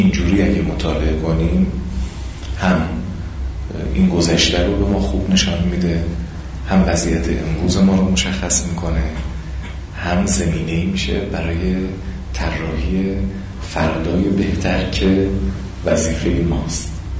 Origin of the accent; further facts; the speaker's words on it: Iran; خوشبختیم که ما فرزند ایرانیم و در مرکز ثقل تحولات معاصر داریم زندگی میکنیم.